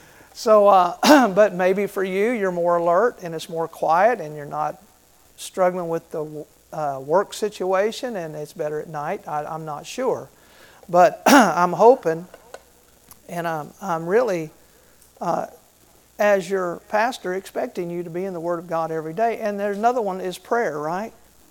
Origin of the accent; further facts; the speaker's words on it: Florida, United States; I was from Florida, so I swam a lot in the ocean.